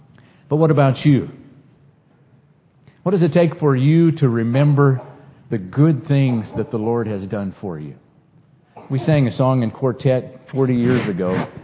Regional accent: North Dakota, United States; I grew up in North Dakota. And in North Dakota, they grow everything, it seems like.

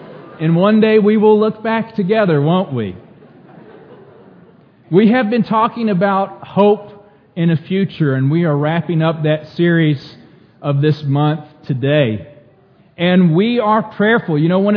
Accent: Gulf Coast, United States; The Gulf Coast is my hometown. I have family that's there.

